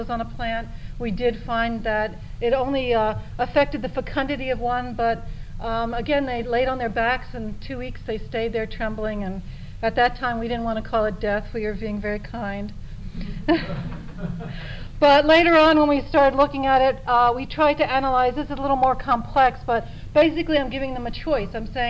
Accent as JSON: {"language": "English", "region": "New York", "country": "United States", "said": "And I'm from New York, so actually this is how I usually talk."}